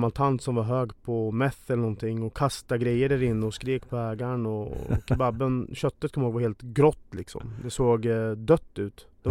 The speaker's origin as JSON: {"language": "Swedish", "town": "Norrköping", "region": "Östergötland", "country": "Sweden", "tie": "born or raised there", "said": "Jag ska öppna min hemstad Norrköping."}